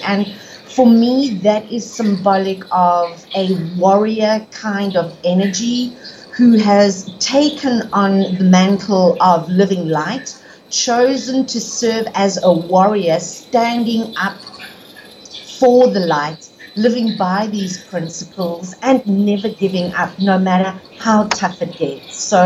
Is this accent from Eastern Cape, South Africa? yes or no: no; Krugersdorp, Gauteng, South Africa; I'm based in Johannesburg, South Africa. I was born in Krugersdorp, so I've basically been in South Africa all of my life, been running around on this planet for 50 years.